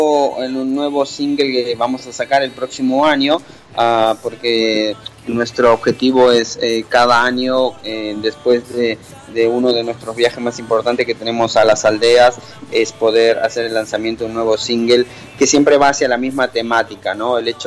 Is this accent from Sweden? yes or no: no; Argentina; also born or lived in Mexico; now in Spain; Sí, yo soy argentino, nací en Argentina, tengo una mezcla muy grande, mis padres son chilenos, pero yo nací en Argentina y de ahí ya me fui. Estuve algunos años viviendo en México y bueno, ya llevo unos 15 años viviendo aquí en España